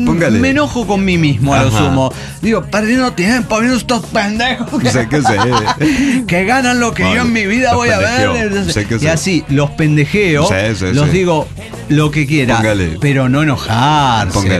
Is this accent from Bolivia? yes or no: yes; Bolivia; Como boliviano, puedo empatizar con el equipo y decir, pensar, hemos perdido.